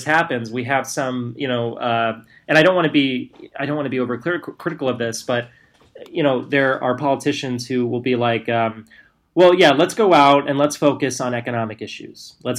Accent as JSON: {"language": "English", "region": "Texas", "country": "United States", "said": "And I got really pissed because I'm from Texas."}